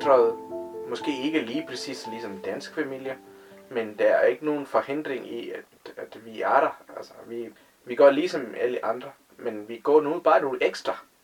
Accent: India; Danish is a second language; now in Denmark; Den religion er fuldstændig forbundet med din identitet i Indien, hvor jeg kommer fra. Jeg elskede den identitet som tamil, men alle andre identitet som inder, det er ikke noget, som jeg er brændt for.

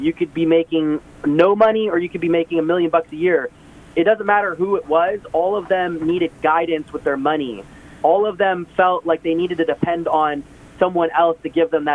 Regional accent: Santa Ana, California, United States; I grew up in Southern California, but very poor, living in a one-bedroom apartment, you know, in like Santa Ana

